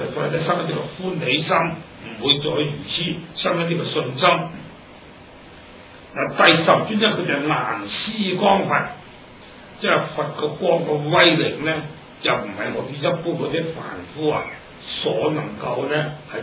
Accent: China; 呢、這個念字咧我哋中國人做字真係好聰明嘅

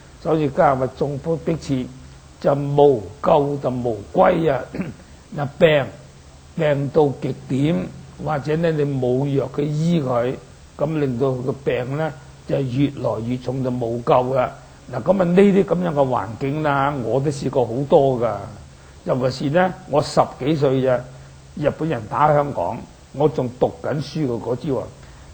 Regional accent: Dongguan, Guangdong, China; 我哋鄉下就好多魚塘嘅，咁我本身我係東莞人，咁東莞就好多魚塘嘅，條條村都有魚塘嘅。

